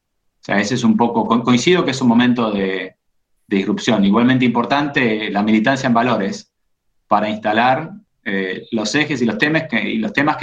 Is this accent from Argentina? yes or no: yes; Argentina; estamos todos expectantes, como argentinos, de reacomodarnos un poco